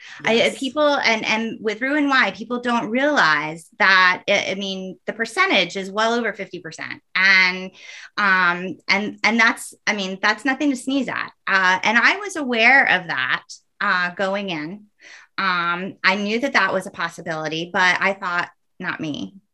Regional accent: North Carolina, United States; now in Rhode Island, United States; I'm currently living in Rhode Island for a second. I will be moving to North Carolina, my home state, go Heels, in July.

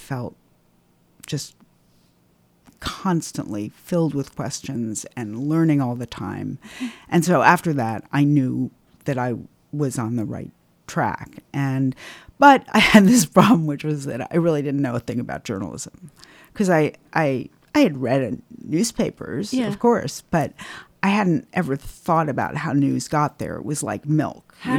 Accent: New York, United States; also born or lived in Kansas; I grew up in New York before there were a lot of McDonald's.

